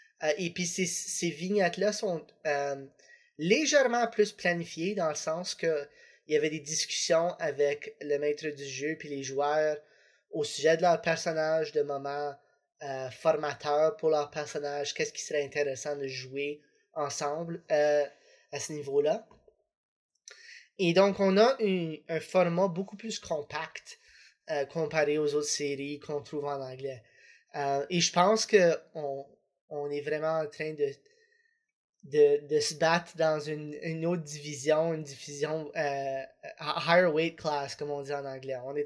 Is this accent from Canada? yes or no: yes; Alberta, Canada; moi je viens de l'Alberta.